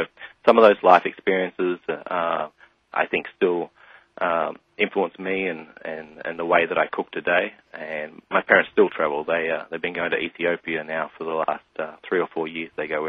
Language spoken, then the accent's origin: English; Australia; Yeah, I think growing up in Australia